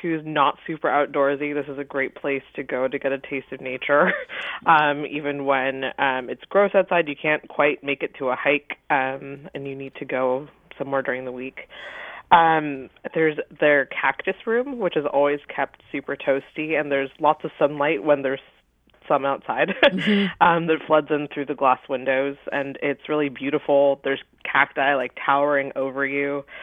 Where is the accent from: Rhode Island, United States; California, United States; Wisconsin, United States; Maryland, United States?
California, United States; Los Angeles; moved away as an adult; now in Seattle, United States; So I moved to Seattle for college to go to the University of Washington, actually.